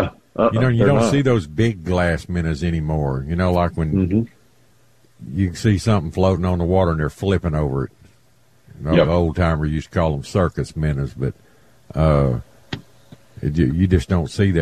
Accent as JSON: {"language": "English", "region": "the South", "country": "United States", "said": "But I don't have enough Yankee in me. I'm a Southerner."}